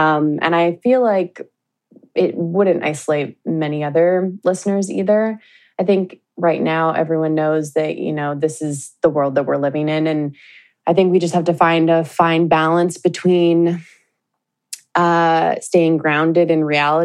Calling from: Vancouver, British Columbia, Canada; I'm from Vancouver, Canada.

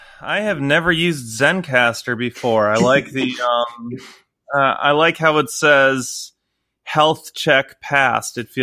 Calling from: Oregon, United States; I am calling in from the coast of Oregon.

